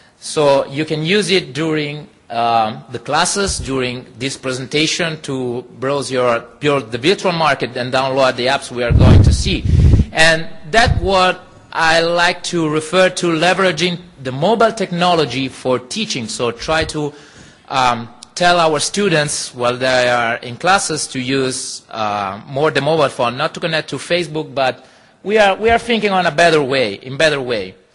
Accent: Italy; English is a second language; I'm from the University of Messina in Italy. And today I'm far from my home, from my country

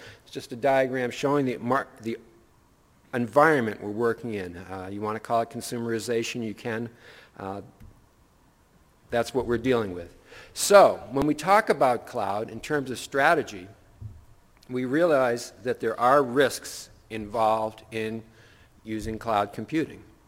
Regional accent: Northeast, United States; I'm originally from the Northeast, and I've been trying to figure all that out in terms of culture.

